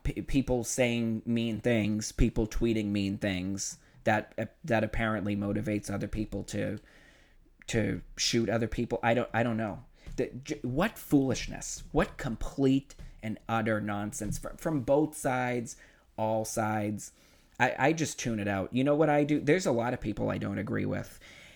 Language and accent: English; Boston, Massachusetts, United States; I'm from Boston. I went to Boston Public Schools for high school.